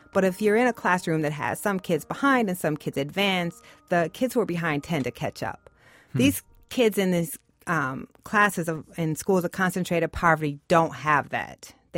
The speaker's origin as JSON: {"language": "English", "town": "Waterloo", "region": "Iowa", "country": "United States", "tie": "born or raised there", "said": "I grew up in Waterloo, Iowa. And yes, there are Black people in Iowa."}